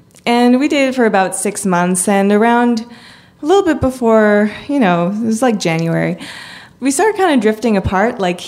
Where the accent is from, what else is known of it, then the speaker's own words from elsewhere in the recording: Canada; I was 16 and he was 19, and I'm from Canada, and when you're 19, you can drink.